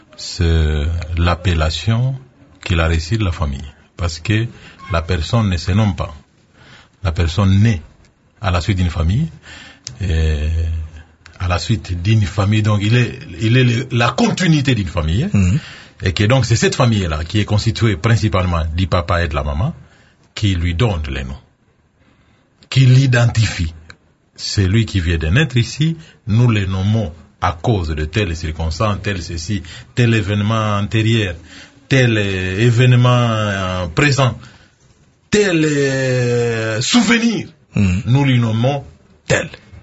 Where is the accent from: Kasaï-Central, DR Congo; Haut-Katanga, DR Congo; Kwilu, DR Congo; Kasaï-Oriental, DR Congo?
Kasaï-Oriental, DR Congo; Mbuji-Mayi; lorsque vous allez chez nous en Bushimbaï